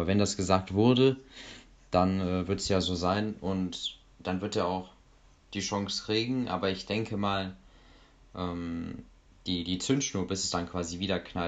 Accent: Dortmund, North Rhine-Westphalia, Germany; Und ich sag, als Dortmunder, ich würde mir wünschen, wenn Schalke wieder ein bisschen besser wird.

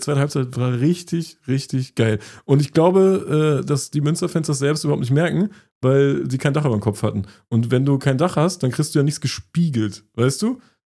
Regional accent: North Rhine-Westphalia, Germany; Ich bin Westfale.

